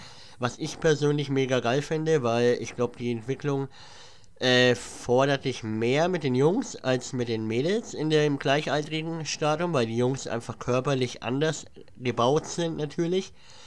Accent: Bavaria, Germany; Also ich komme aus Franken, also aus der Nürnberger Ecke.

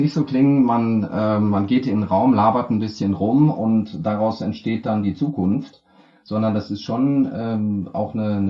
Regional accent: North Rhine-Westphalia, Germany; Also ich bin am Rande des Ruhrgebiets aufgewachsen.

